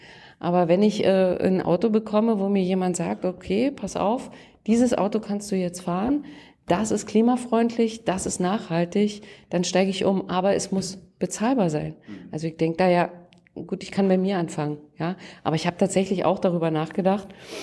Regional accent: Lusatia, Germany; Ich komme aus der Lausitz, ich weiß, wovon wir sprechen.

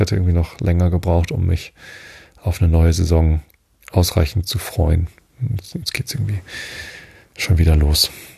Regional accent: Northern Germany, Germany; Ich als Norddeutscher fühle mich Dänemark ja auch viel näher, als ich mich dem Schwaben oder Bayern fühle.

